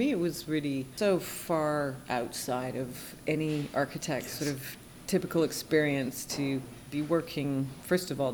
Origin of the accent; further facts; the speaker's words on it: Canada; You know, as a Canadian, you can't get a job in Europe.